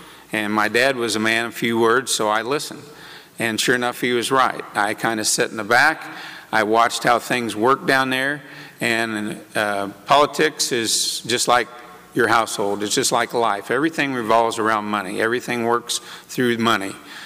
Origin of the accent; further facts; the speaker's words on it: LaGrange, Missouri, United States; also born or lived in Kirksville; I grew up in LaGrange, Missouri. I was born in Kirksville, grew up in LaGrange